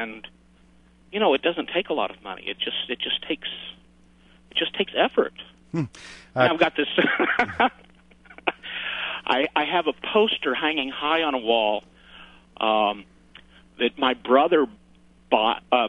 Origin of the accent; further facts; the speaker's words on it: Tennessee, United States; I'm originally from Tennessee